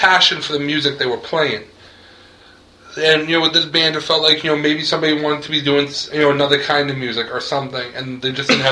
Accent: Ireland; Yeah, because I mean, I know being an Irish guy, I'm usually listening to folk music, but.

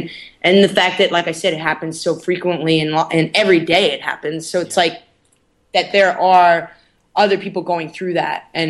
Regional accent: Canada; And I'm European and I'm Canadian.

